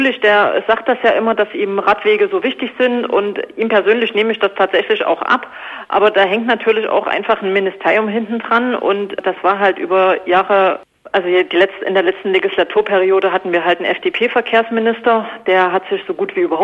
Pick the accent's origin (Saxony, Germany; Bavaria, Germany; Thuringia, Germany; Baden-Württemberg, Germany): Saxony, Germany; Dresden; ich komme ja aus Dresden